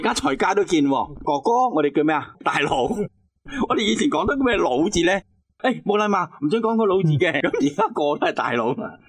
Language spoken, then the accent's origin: Cantonese; Hong Kong; 我哋香港人更加觉得系咪？